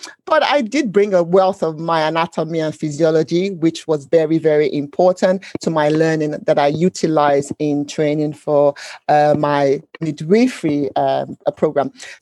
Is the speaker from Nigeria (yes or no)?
yes; Nigeria; now in United Kingdom; growing up in Nigeria, I had no idea what that meant.